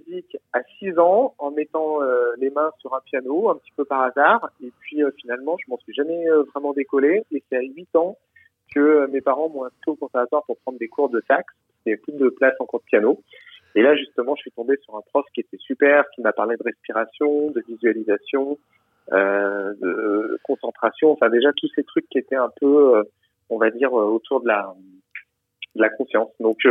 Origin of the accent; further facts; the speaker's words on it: Aix-les-Bains, Auvergne-Rhône-Alpes, France; now in Paris, France; je suis originaire d'Aix-les-Bains, je vis à Paris depuis une vingtaine d'années